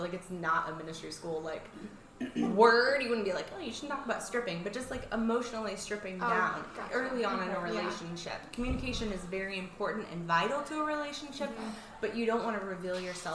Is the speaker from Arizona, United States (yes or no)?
no; California, United States; moved away as an adult; I'm not from here. I'm from Northern California, so I moved here with my ex-husband and his family.